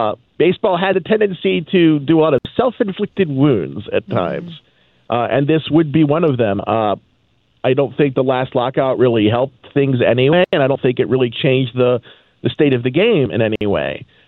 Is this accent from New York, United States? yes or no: no; Baltimore, Maryland, United States; I grew up in Baltimore, and we got, TBS, we got WGN so we could watch the Cubs, we got WWOR so we saw the Mets.